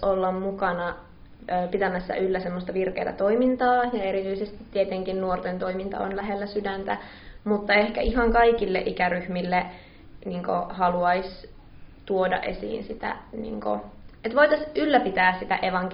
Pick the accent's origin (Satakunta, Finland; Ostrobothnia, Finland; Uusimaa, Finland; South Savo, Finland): Ostrobothnia, Finland; Laihia; now in Tampere, Finland; opiskelen tällä hetkellä Tampereella suomen kieltä ja Laihialta on kotoisin alun perin. Ja Uusheräyksen kasvatti kyllä hyvin vahvasti.